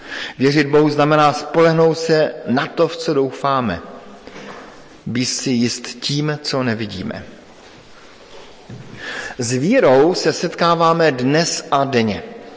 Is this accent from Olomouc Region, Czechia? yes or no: no; Frýdek-Místek, Moravian-Silesian Region, Czechia; před kterým jsem stál někdy na jaře u nás ve Frýdku Místku